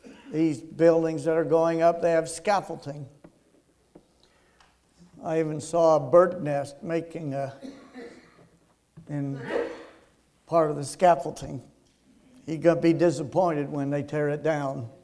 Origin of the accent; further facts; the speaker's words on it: Ventura, California, United States; But I often think, oh, Ventura. I loved growing up in Ventura.